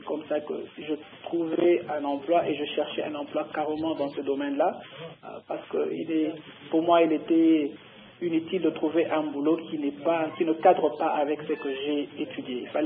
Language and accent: French; DR Congo; first language Tshiluba; mes enfants pour ne pas oublier la mère patrie qui est le Congo. J'essaie en tout lieu apprendre ma langue maternelle qui est le Tshiluba à mes enfants.